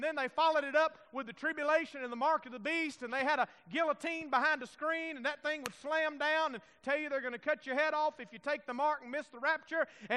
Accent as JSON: {"language": "English", "region": "Mississippi", "country": "United States", "tie": "born or raised there", "said": "I remember growing up in Mississippi, we had a church in Meridian"}